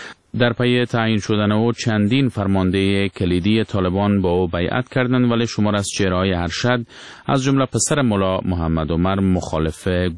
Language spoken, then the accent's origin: Persian; Afghanistan; ما افغان هستیم در نزد مردم دنیا